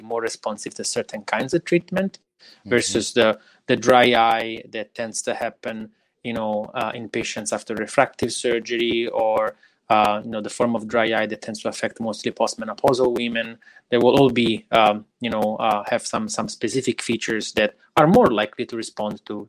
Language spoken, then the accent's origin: English; Campania, Italy; No, I follow Italian soccer, and I'm a Southern Italian. So my hometown is in the outskirts of Naples. So I follow Napoli.